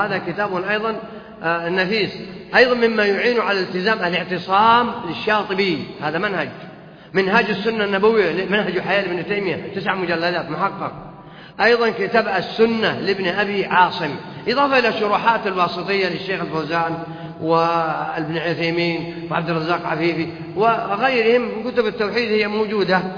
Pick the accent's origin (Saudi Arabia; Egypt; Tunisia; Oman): Saudi Arabia